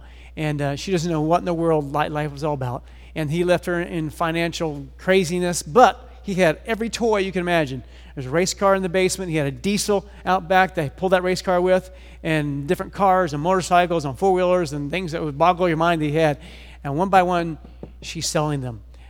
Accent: Independence, Missouri, United States; I'm from Kansas City, born and raised in Independence, Missouri.

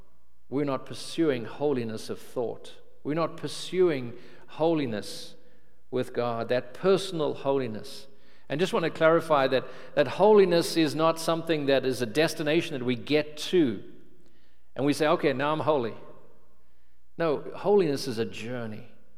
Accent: Cape Town, Western Cape, South Africa; moved away as an adult; now in New Orleans, United States; I grew up in Cape Town, South Africa, and just 6 years ago had moved to America with no idea that I would ever see New Orleans, let alone live there.

